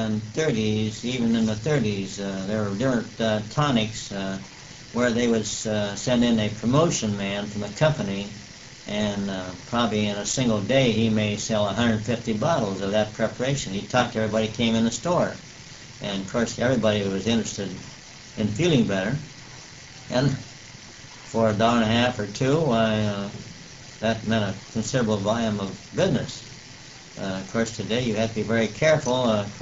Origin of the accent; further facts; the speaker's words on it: Alliance, United States; born there; I was born at a little house near Harrison and Union. Of course, Harrison Street wasn't put through in those days.